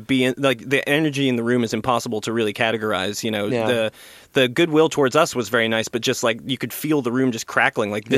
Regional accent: Boulder, Colorado, United States; I'm not from here. I grew up in Colorado. I'm from Boulder

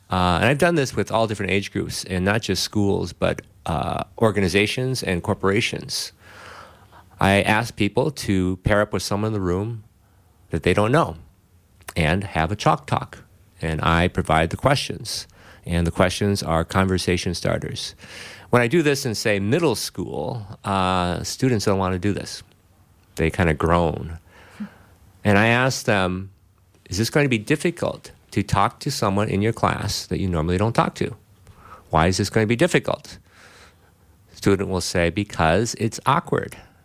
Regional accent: Duluth, Minnesota, United States; Well, I am a Duluth native, born and raised in Duluth, so it's great to be in the area again.

